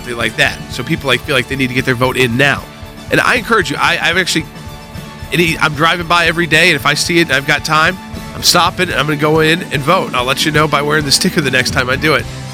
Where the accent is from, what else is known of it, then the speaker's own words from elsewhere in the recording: Atlanta, Georgia, United States; I'm from Atlanta, so I mean I understand where you're talking about where you're from.